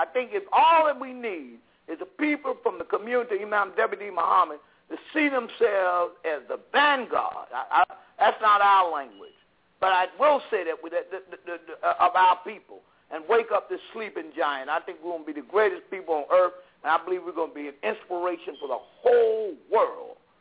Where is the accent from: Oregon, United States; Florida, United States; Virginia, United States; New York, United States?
Virginia, United States; Lynchburg; when I was growing up in Lynchburg, Virginia, Georgia, and all them places